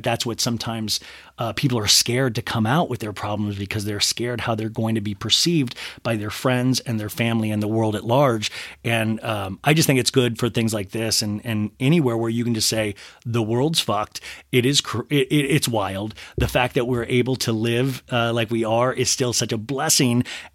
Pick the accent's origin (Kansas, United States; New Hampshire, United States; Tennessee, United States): Kansas, United States; also born or lived in Columbus, Ohio; And we moved to Kansas when I was like 1.5 or something. And I consider myself from Kansas, but I was born in Columbus and know it fairly well.